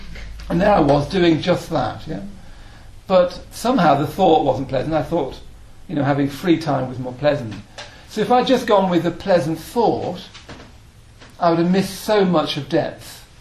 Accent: Midlands, United Kingdom; And I come from the Midlands

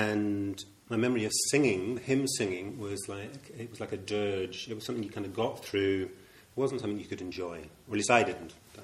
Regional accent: Ireland; My background is I come from Ireland. You might not think that, but I do. And I'm from the Church of Ireland, at least my parents are involved in.

